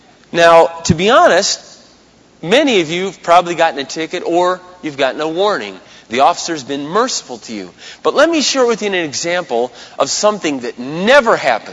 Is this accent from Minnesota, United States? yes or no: yes; Minnesota, United States; "Yes, sir, I'm from Minnesota."